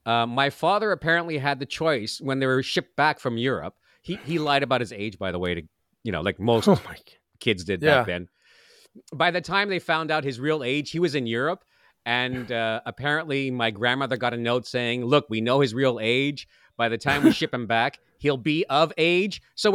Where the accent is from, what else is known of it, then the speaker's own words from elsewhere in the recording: Montreal, Quebec, Canada; So I grew up there speaking French and English.